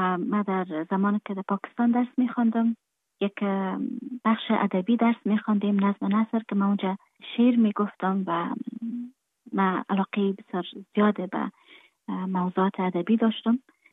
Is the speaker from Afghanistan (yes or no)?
yes; Afghanistan; moved away; صادقانه برتون بگویم من در خارج هستم، خارج از افغانستان هستم